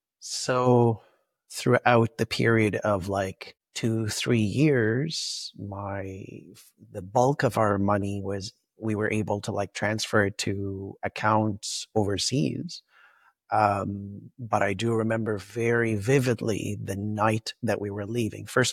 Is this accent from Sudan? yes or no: yes; Sudan; born there; But anyways, so I was born in Sudan